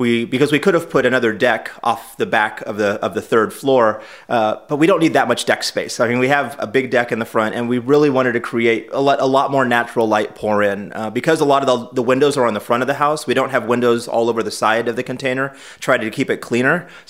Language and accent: English; California, United States; So I'm from California. Gina and I met out there.